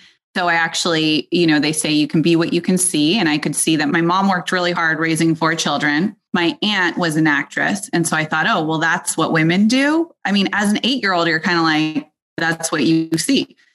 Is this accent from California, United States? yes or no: yes; California, United States; I grew up in Silicon Valley when it was less sort of Hollywoodized and celebrated. I am a fourth generation venture capitalist